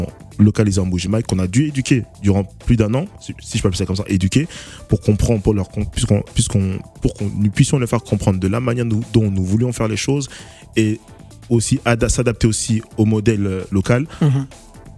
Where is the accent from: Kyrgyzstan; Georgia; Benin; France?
France; moved away as an adult; Je suis né, grandi en France, et j'ai toujours voulu partir